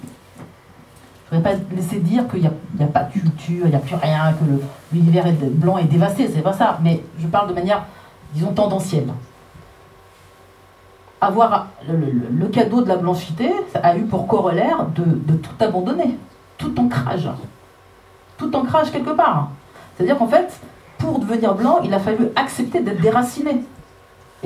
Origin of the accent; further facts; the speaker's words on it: France; Et là où on a grandi en France, moi j'ai grandi en France